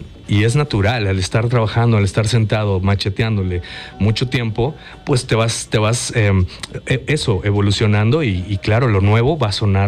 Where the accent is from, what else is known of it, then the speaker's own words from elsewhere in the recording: Morelos, Mexico; soy muy orgulloso de ser mexicano, de mi tierra, de mi estado, Morelos